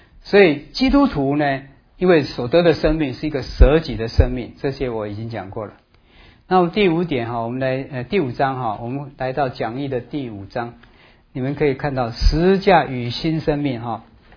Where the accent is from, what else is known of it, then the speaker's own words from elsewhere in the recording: China; 所以我们中国人说这个人像犹太人，有没有？